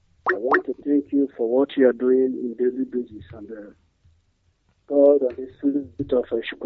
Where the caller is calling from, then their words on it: China; I'm calling from China.